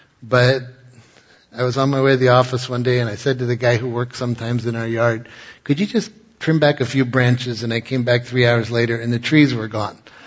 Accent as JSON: {"language": "English", "region": "New York", "country": "United States", "said": "As I said, I'm from New York. So this whole thing that happened in the Hudson River with the plane going down, that was in my backyard"}